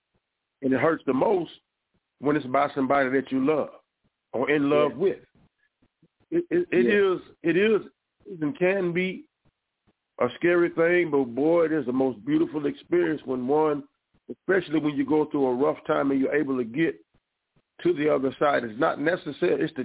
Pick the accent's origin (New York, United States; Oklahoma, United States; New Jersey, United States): Oklahoma, United States; Tulsa; from Tulsa, Oklahoma. I'm Black Wall Street.